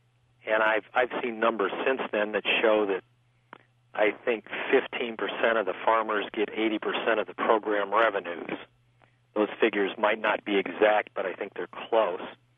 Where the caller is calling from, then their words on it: Urbana, Illinois, United States; I'm in Urbana, unfortunately.